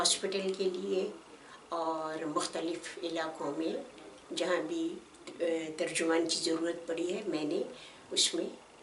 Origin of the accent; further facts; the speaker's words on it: Peshawar, Khyber Pakhtunkhwa, Pakistan; first language Pashto; English is a second language; I'm from Peshawar. And my mother tongue is Pashto. But our medium language was Urdu. And we learned English as well. And I can speak the community language, which is Punjabi. I can speak that. And I can read Arabic.